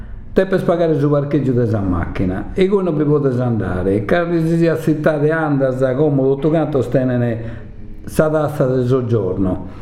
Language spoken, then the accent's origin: Italian; Sardinia, Italy; che sono sardo e che tutti gli anni ho fatto sacrificio